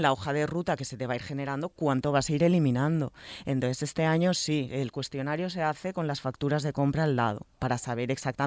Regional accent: Balearic Islands, Spain; porque independientemente de que todos somos baleares, cada isla tiene su propia...

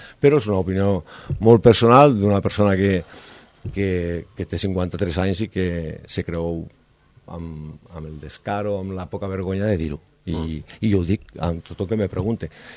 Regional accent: Catalonia, Spain; perquè jo sóc català

